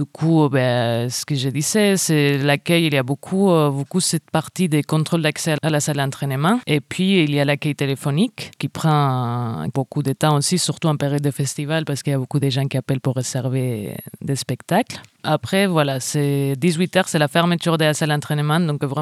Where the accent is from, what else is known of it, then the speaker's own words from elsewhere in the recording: Spain; now in Toulouse, France; Je viens d'Espagne en fait, ça fait 7 ans que je suis en France.